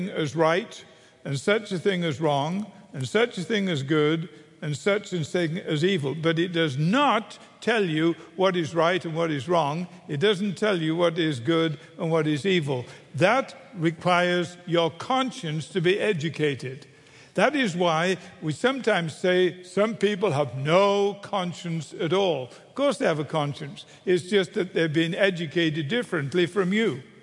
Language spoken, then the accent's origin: English; England, United Kingdom; When I was a kid growing up in England